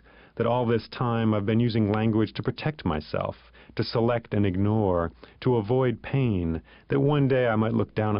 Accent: Ithaca, New York, United States; I grew up here in Ithaca and returned after about 15 years away.

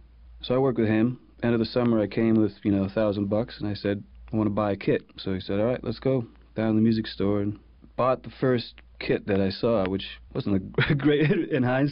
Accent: Massachusetts, United States; I grew up sort of outside of Boston, and there was a lot of good drummers and drum teachers in the area.

